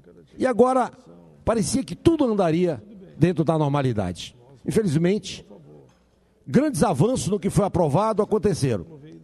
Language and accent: Portuguese; Roraima, Brazil; fica a passo de jabuti, como diz na minha terra, no estado de Roraima